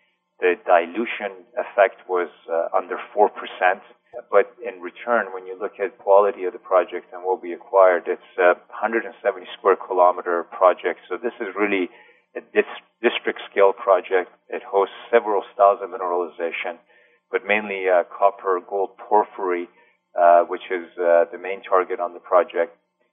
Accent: Canada; I'm Canadian, and we have recently a new Canadian Prime Minister

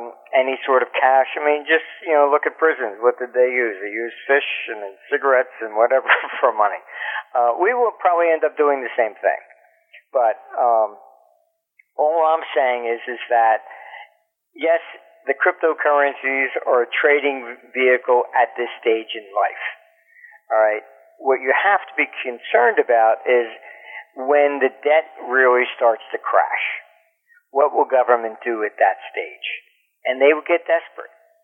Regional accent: United States; And I said, I am American.

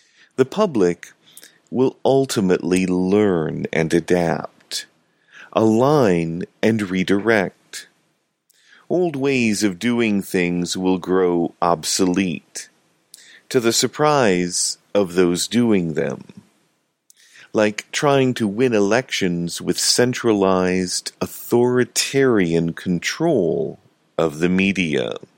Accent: Wisconsin, United States; Paul Ryan, the Speaker of the House, from my home state of Wisconsin

